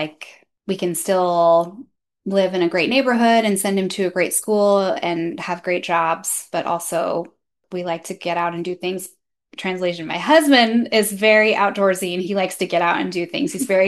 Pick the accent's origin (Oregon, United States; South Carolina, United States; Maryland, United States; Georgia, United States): Oregon, United States; Portland; So we decided to come back to Oregon. I grew up in Portland.